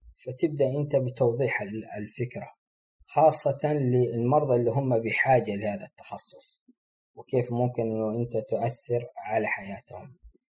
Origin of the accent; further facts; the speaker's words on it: Saudi Arabia; كان الوحيد اللي كان متخصص عندنا في السعودية